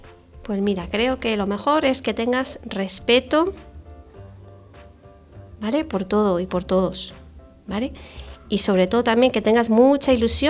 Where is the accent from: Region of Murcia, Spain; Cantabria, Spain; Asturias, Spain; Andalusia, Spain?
Region of Murcia, Spain; Yecla; siempre luego nos íbamos a Yecla, que está en Murcia, que es mi pueblo.